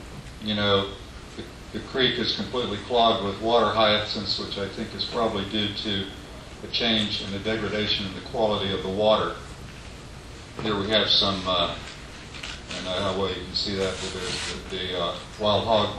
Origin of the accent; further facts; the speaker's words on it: Lakeland, Florida, United States; I grew up in South Lakeland on the edge of the phosphate mining district.